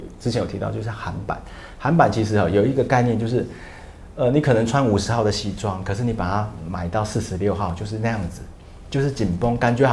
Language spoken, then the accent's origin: Chinese; Taiwan; 反而他觉得我们台湾人觉得说那可以